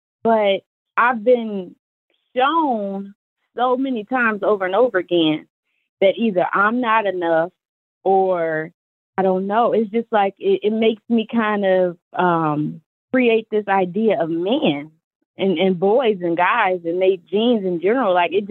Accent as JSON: {"language": "English", "town": "Chicago", "region": "Illinois", "country": "United States", "said": "I'm a single mom. I'm from Chicago"}